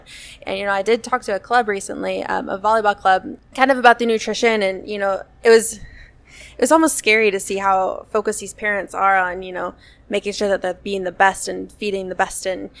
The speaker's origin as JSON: {"language": "English", "town": "Cincinnati", "region": "Ohio", "country": "United States", "said": "Okay, so I'm from Cincinnati."}